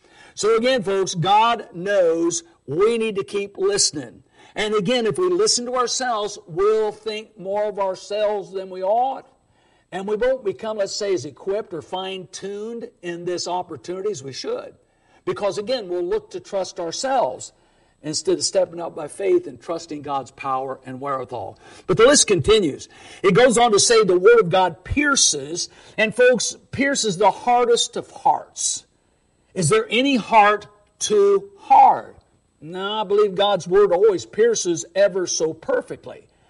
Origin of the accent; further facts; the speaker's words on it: Dunkirk, Indiana, United States; I grew up a hick in Dunkirk, Indiana. We were rather culturally illiterate at that point, to say the least.